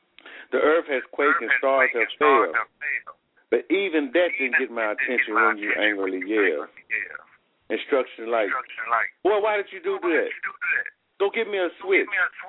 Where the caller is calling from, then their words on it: Athens, Alabama, United States; I'm calling from Athens, Alabama.